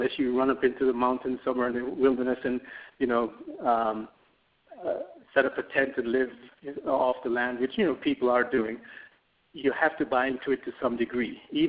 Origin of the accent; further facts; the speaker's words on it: Jamaica; moved away; especially having come from another country. I was born in Jamaica. I grew up there for a while.